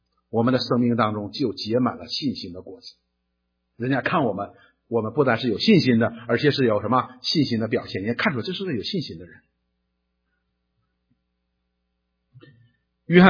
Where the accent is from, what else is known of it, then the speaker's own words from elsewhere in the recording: Northeast China, China; accent: Northeastern Mandarin; 我们就是用我们东北话说，就是闲的懒的。